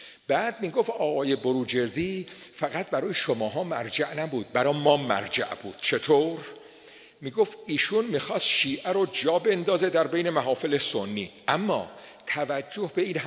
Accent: Tehran, Tehran Province, Iran; also born or lived in Qom; ما متولد قمیم، پدر ما مهاجرت کردن به تهران رفتن، ما هم خدمت ایشون بودیم دیگه، طبعا 10 سالمون بود. ما تیکه ای از مختصر دبستان و دبیرستان رو تهران رفتیم و یه برهه دانشگاه آمدیم به قم. سال 47 من آمدم قم،

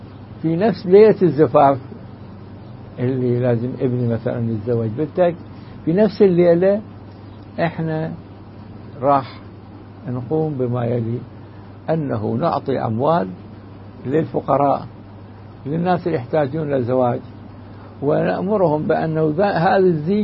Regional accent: Iraq; هذا ما يسمى فينا عندنا في العراق بالعمل الشعبي

